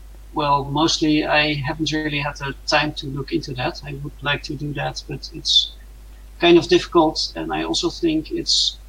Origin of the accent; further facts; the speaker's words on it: Netherlands; I'm from the Netherlands.